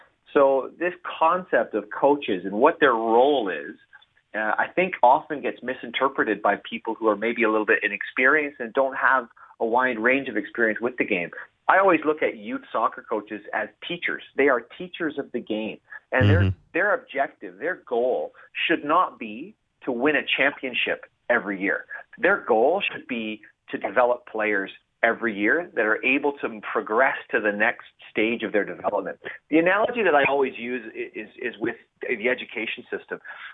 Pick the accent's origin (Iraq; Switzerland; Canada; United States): Canada; I've always felt we've had an identity as Canadian players